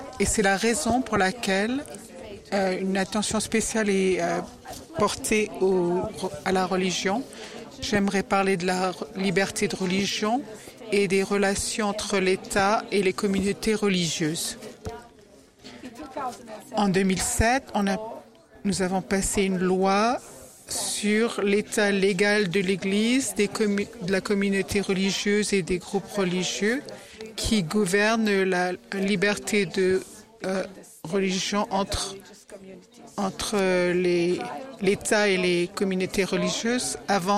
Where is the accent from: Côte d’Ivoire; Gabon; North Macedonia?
North Macedonia; Je viens de la République de Macédoine, un petit pays dans le sud-est de l'Europe, dans la péninsule des Balkans, qui est multiculturel, multiethnique, multidénominationnel.